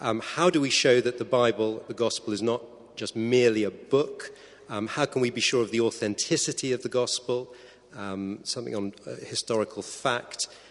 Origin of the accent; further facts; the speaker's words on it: England, United Kingdom; I'm English.